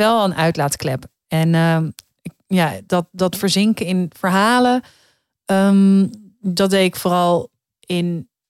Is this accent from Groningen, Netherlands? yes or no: no; Heemskerk, North Holland, Netherlands; Ik weet wel, bij ons in Heemskerk... bij de bibliotheek, want we werden dan wel af en toe meegenomen naar de bibliotheek en zo.